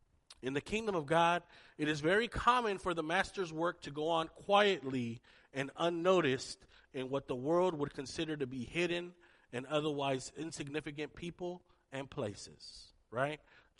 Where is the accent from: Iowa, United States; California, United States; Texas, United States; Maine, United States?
California, United States; San Jose; I was born and raised in Eastside San Jose, and that is the hood.